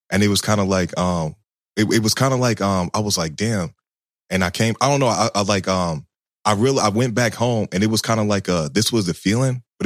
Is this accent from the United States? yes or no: yes; Chicago, Illinois, United States; It's like, man, I'm from Chicago.